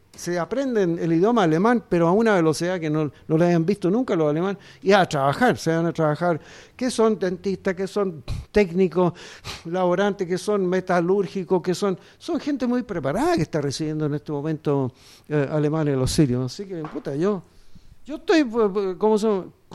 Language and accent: Spanish; Valparaíso, Chile; born there; Yo soy alemán. Ahora, ¿viste tú cómo se llama? Perdí la nacionalidad chilena. Yo nací en Valparaíso en 1943. Voy a tener este año 73 años. Tengo 72 años, perdí la nacionalidad. Y tengo nacionalidad alemana.